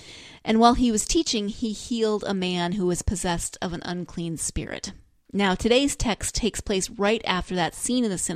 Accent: Montana, United States; I'm from Montana. Obviously, Montana is the coolest place ever. And I still think Montana is awesome, even though I don't live there anymore.

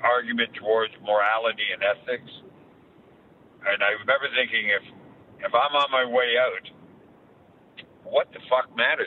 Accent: Canada; now in United States; And I'm a Canadian. I can't help it. I've been under a green card since 1979.

